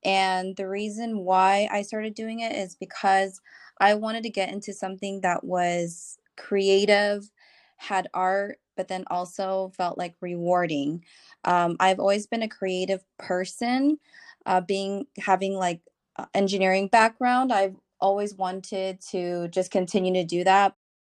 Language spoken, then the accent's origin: English; California, United States; I'm from Orange County, California.